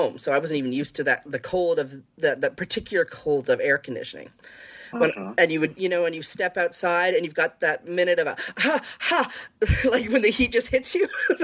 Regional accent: Ontario, Canada; I grew up outside Toronto

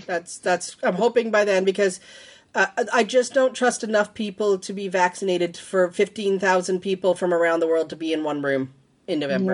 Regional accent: Canada; And I'm Canadian, so I didn't know.

